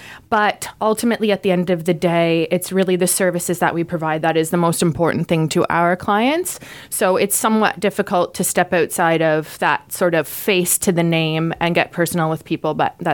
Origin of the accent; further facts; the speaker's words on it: Garden Hill, Ontario, Canada; now in Camborne, Canada; So I grew up in Garden Hill. I went to school in Coburg High School, St. Mary's High School